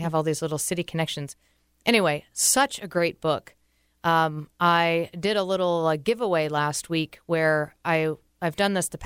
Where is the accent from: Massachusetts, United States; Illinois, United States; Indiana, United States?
Massachusetts, United States; Medfield; He grew up in a town 20 minutes away from my hometown mm-hmm. in Massachusetts. He grew up in Medway. I grew up in Medfield.